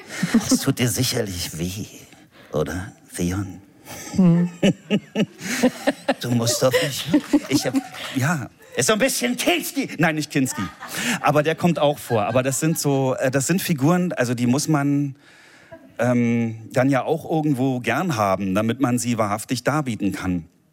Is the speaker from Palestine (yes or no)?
no; East Germany, Germany; ich bin in der DDR aufgewachsen